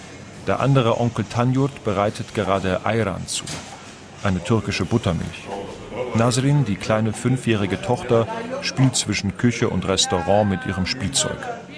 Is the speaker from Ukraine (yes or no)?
no; Afghanistan; now in Germany; in Saudi-Arabien zum Beispiel, im Iran und in meiner Heimat Afghanistan.